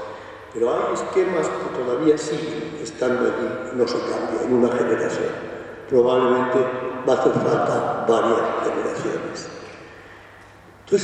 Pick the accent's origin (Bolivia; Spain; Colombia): Spain; Madrid, Community of Madrid; Yo recuerdo de niño, aquí en Madrid, el barrio donde yo vivía